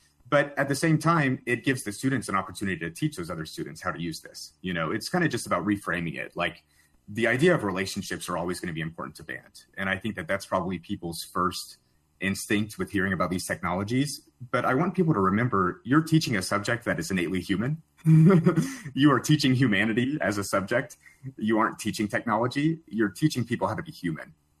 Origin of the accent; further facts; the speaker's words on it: Houma, Louisiana, United States; I'm actually originally from Houma, Louisiana, which is a place most people have not heard of, other than if you've seen Swamp People, those are some of my people, I would say.